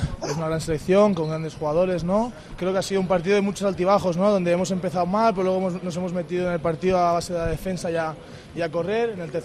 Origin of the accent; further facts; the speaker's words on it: Spain; somos de España